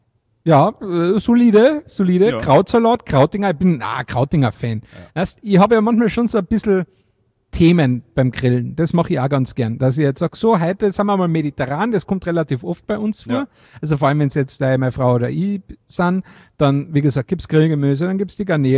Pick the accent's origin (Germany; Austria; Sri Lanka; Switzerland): Austria; Carinthia; Oder natürlich auch dann, und da kommt auch wieder mein Kärntner Ursprungsding her.